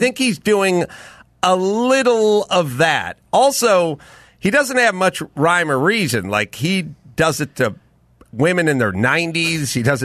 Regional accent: North Hollywood, California, United States; You know, I grew up in North Hollywood.

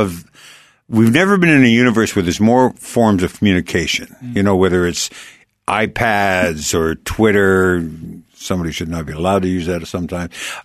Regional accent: Canada; accent: Canadian; Here, there's my Canadian accent.

